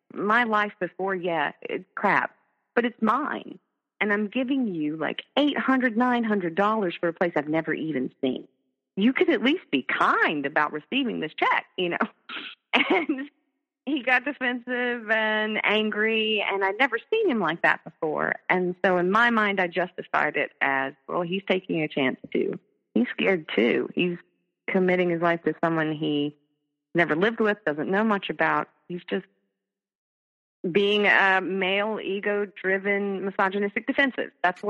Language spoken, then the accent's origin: English; North Carolina, United States; And I then went home to my home state, which is North Carolina, I'll say that.